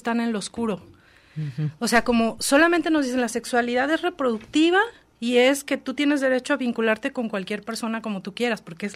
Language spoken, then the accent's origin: Spanish; Mexico; voy a hablar de México porque pues yo soy mexicana